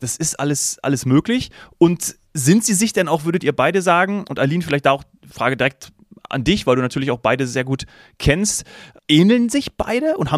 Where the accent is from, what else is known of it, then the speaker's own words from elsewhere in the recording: Hesse, Germany; weil ich jetzt Wiesbaden noch gar nicht besucht habe als Hesse